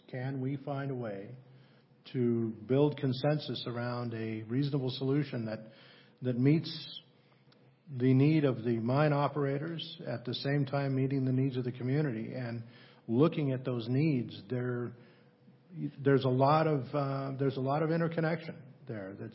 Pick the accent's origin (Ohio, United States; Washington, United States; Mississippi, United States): Washington, United States; I come from Eastern Washington where dust was a huge problem there